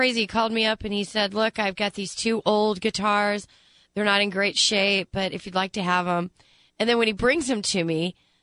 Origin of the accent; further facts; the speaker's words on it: England, United Kingdom; I'm from England, remember?